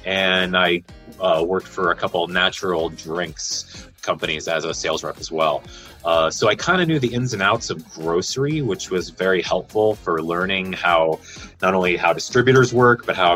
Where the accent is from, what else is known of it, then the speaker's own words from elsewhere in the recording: Longmont, Colorado, United States; I'm from Longmont, Colorado.